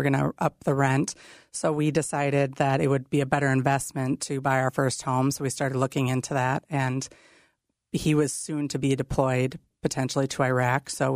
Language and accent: English; Shakopee, Minnesota, United States; also born or lived in Burnsville; Well, I am Minnesota born and raised. I grew up in Shakopee, Minnesota, moving to Burnsville and graduating from Burnsville Senior High School.